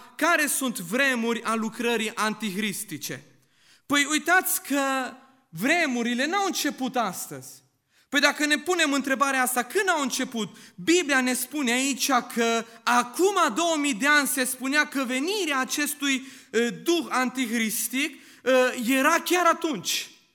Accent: Nuremberg, Bavaria, Germany; cum ați auzit bine, sunt din Germania, mai exact din orașul Nürnberg, din Biserica Pentecostală

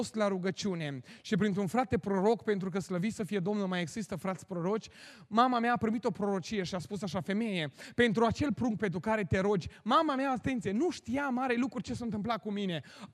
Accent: Romania; eu am crescut în România, îmi place să fac focul

